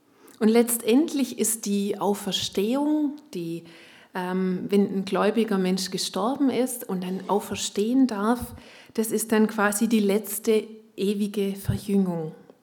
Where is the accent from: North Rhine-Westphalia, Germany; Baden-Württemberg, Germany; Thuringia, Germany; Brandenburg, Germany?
Baden-Württemberg, Germany; Ich komme aus der Ulmer Gegend, aus einer ländlichen Gegend